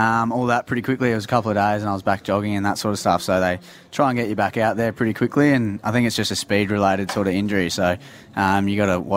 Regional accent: Queensland, Australia; now in Adelaide, Australia; Yeah, so I'm from Queensland originally, so grew up loving rugby league

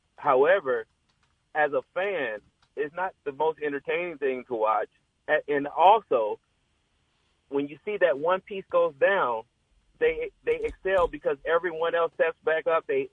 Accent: Los Angeles, California, United States; I'm from Los Angeles. I'm a Lakers fan.

